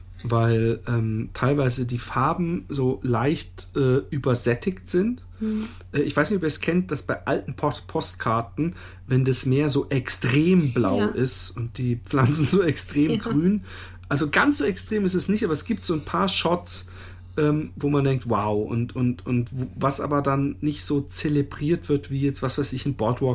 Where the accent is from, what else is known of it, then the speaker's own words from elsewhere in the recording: Waldbronn, Baden-Württemberg, Germany; Also Waldbronn besteht aus Reichenbach, Busenbach und Etzenroth. Und ich bin in Busenbach aufgewachsen.